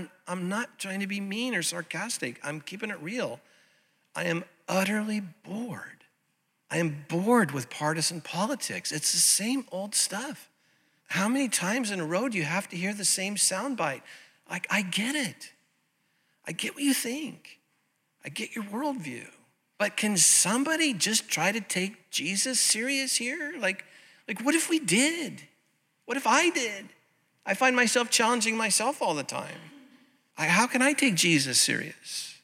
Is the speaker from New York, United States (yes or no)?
no; Santa Ana, California, United States; And the little United Methodist Church that I grew up in over in Santa Ana, they erected a flagpole in our little courtyard to his honor.